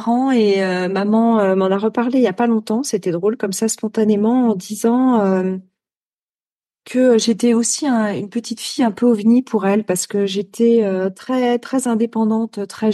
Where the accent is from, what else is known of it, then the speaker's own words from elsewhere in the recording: Paris, Île-de-France, France; J'ai grandi, je suis née à Paris, Paris 13e, et donc les trois premières années de ma vie, j'ai grandi dans un appartement parisien.